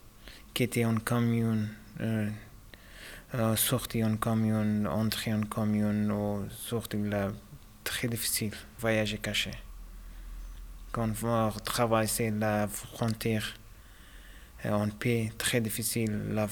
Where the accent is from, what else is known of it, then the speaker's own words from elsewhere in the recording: Afghanistan; French is a second language; now in France; Comme je viens d'Afghanistan, je quittais Afghanistan dans le marche en Iran, Turquie, en Grèce, après Autriche, Allemagne, Français, j'arrive en France.